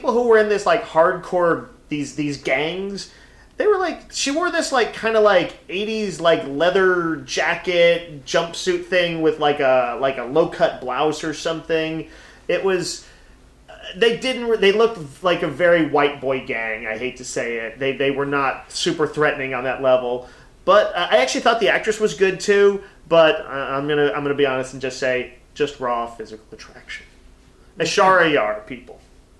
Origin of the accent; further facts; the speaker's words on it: Texas, United States; As someone born and bred in Texas, I feel like...